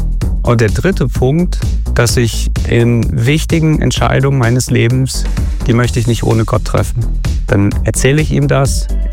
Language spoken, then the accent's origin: German; East Germany, Germany; Also ich bin in der DDR aufgewachsen und da bin ich im Prinzip damit aufgewachsen.